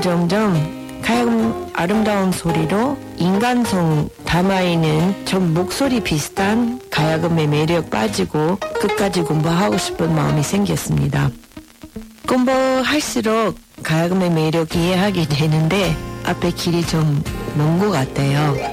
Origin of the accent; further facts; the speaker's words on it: United States; Korean is a second language; now in South Korea; 저는 미국인인데 국립국악원 장학생으로 한국에 왔습니다.